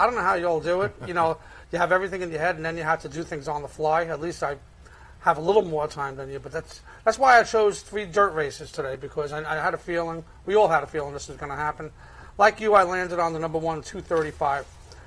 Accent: Brooklyn, New York, United States; accent: Brooklyn; And with my Brooklyn accent, it wouldn't come out good, even if I knew how to pronounce it.

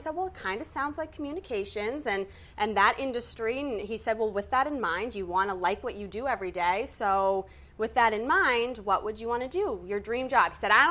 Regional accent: New Hampshire, United States; I'm from New Hampshire, so I'm from the Northeast.

